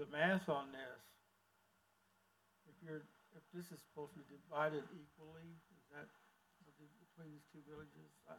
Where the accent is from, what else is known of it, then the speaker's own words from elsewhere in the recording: Hominy, Oklahoma, United States; Yes, I am from Hominy.